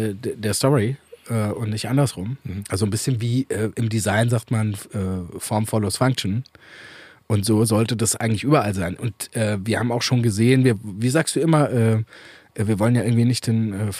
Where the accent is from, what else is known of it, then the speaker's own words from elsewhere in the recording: Görlitz, Saxony, Germany; Ich bin ja eigentlich aus Görlitz, also die östlichste Stadt in Deutschland